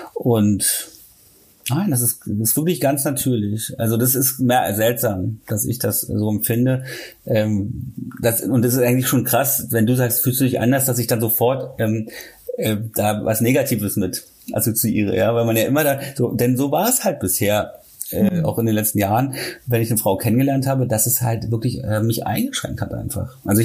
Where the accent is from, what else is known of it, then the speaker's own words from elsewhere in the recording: Berlin, Germany; Also in meiner Heimatstadt und ich bin gerade in Hamburg.